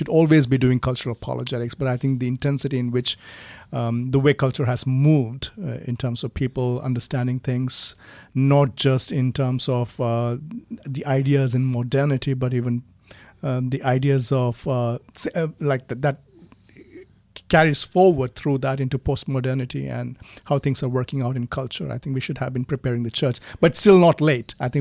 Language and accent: English; India; my wife and I, we are missionaries here from India under a missions organization called Missionary Gospel Fellowship.